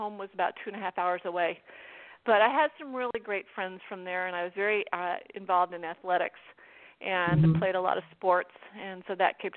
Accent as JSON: {"language": "English", "region": "Vermont", "country": "United States", "tie": "born or raised there", "also_born_or_lived": "New Hampshire / North Carolina", "said": "And when I left North Carolina, of course, I grew up in Vermont, went to school in New Hampshire, then went to college in Vermont, North Carolina."}